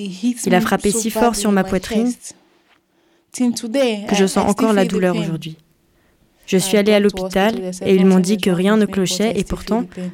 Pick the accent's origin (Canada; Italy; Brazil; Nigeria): Nigeria; French is a second language; moved away as an adult; now in France; J'ai 28 ans et je viens du Nigeria.